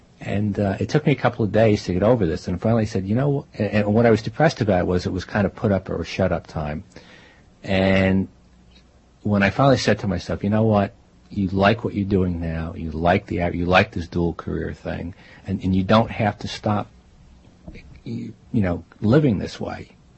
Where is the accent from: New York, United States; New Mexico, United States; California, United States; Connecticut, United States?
New York, United States; Newburgh; also born or lived in Lexington, Massachusetts; Originally from Newburgh, New York, and then Lexington, Massachusetts.